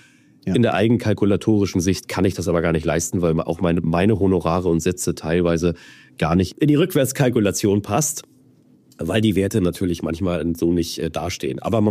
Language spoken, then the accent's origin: German; Hamburg, Germany; ich komme ja aus Hamburg.